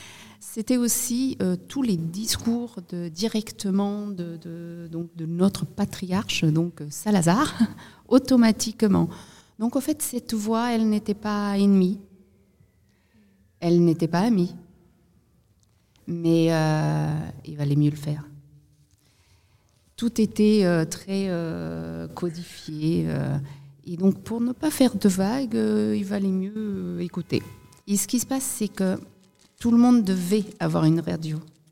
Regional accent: Portugal; French is a second language; je suis portugaise, née en 71

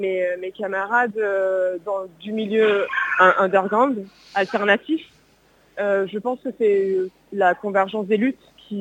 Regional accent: Marseille, Provence-Alpes-Côte d'Azur, France; j'habite à Marseille, je suis marseillaise

